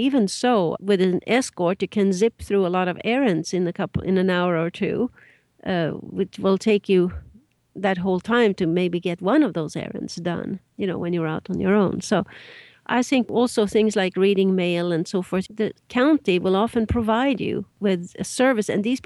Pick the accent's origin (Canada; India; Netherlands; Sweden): Sweden; moved away as an adult; now in United States; and raised in Sweden.